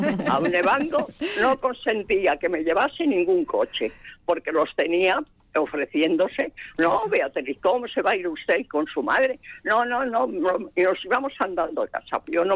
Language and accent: Spanish; Bilbao, Basque Country, Spain; also born or lived in Vitoria; En Vitoria, recién nacida, tendría unos meses, ya pasamos a vivir a Bilbao.